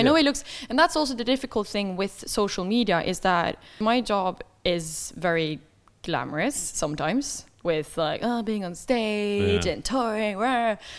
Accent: Ålesund, Møre og Romsdal, Norway; There's this place 1.5 hours from my hometown, Ålesund.

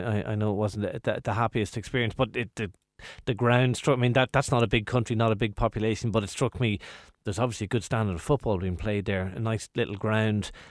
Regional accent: Dundalk, County Louth, Ireland; I'm from Dundalk originally.

